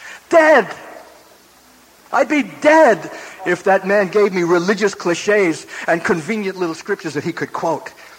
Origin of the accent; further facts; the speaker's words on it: Brooklyn, New York, United States; growing up in Brooklyn, New York, in asphalt and bricks